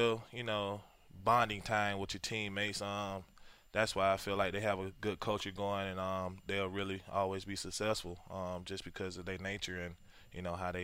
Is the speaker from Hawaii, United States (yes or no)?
no; South Carolina, United States; Well, I'm from South Carolina. Played at Boise, you know.